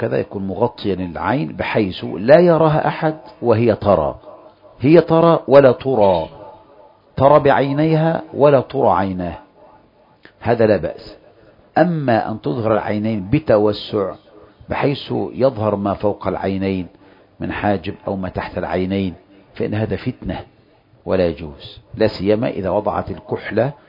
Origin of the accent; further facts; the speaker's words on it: Egypt; لكن إذا كانت تلبس المرأة كما هو منتشر عندنا في مصر، تلبس العباءة عادي على الكتفين